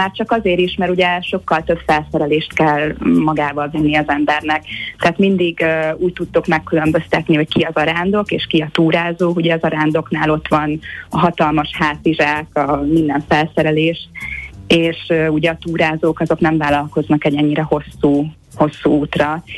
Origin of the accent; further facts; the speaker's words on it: Lake Balaton, Hungary; anyukám a Balaton felvidéken él, és a Balaton körül nőttem föl